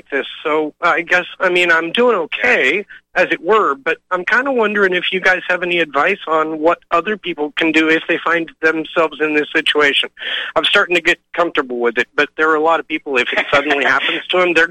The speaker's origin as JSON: {"language": "English", "town": "Ontario", "region": "Oregon", "country": "United States", "tie": "born there", "lives_now": "California, United States", "said": "Well, actually, I was born in Ontario, Oregon, but I'm living in California now"}